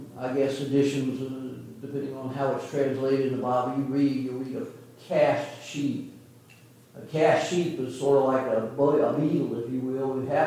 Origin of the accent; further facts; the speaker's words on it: San Angelo, Texas, United States; I grew up out in West Texas, a town called San Angelo, at least the last 5 to 7 years or so before I left home.